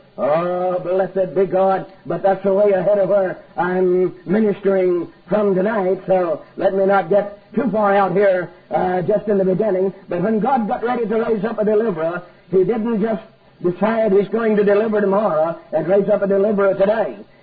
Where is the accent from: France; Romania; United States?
United States; Texas; I come from East Texas. I was born and raised there at the little town where I live.